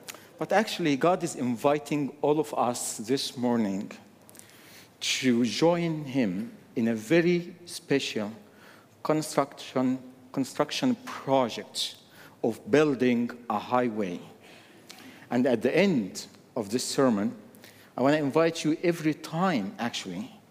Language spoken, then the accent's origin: English; Egypt; English is a second language; now in Lebanon; I grew up in Egypt.